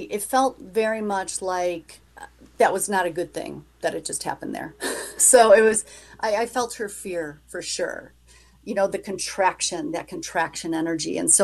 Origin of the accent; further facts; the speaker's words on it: Chicago, Illinois, United States; I was born and raised in Chicago, but I was adopted through the cradle.